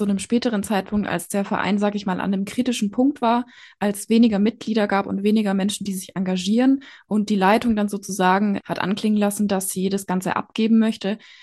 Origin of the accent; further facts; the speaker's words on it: Erlenbach-Binswangen, Bavaria, Germany; in Erlenbach-Binswangen, meinem Heimatort.